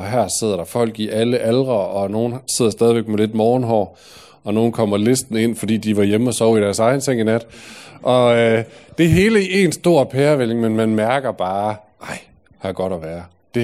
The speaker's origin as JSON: {"language": "Danish", "town": "Aarhus", "region": "Central Denmark Region", "country": "Denmark", "tie": "born or raised there", "lives_now": "Odense, Denmark", "said": "bor i Odense, og det har jeg gjort siden 2012. Jeg er oprindelig fra Aarhus, og der er jeg født og opvokset og taget min uddannelse i teologi for efterhånden mange år siden."}